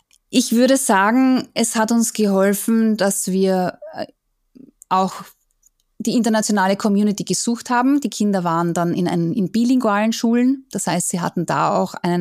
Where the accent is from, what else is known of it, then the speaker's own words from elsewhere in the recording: Austria; moved away as an adult; also born or lived in Seoul, South Korea / Japan; Und da waren wir als Österreicher gemeinsam mit den Schweizern eine Minderheit.